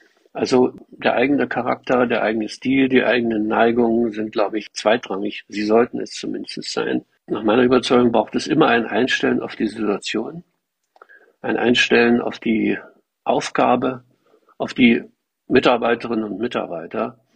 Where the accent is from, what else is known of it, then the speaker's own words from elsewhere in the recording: Berlin, Germany; Ich bin ein Berliner und wollte in die Industrie. Und in und um Berlin ist da nicht allzu viel.